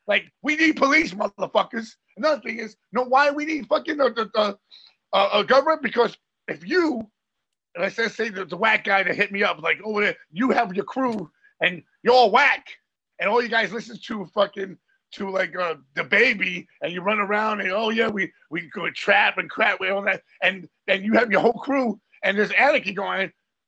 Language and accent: English; United States; I'm down with the United States. I'm from the United States.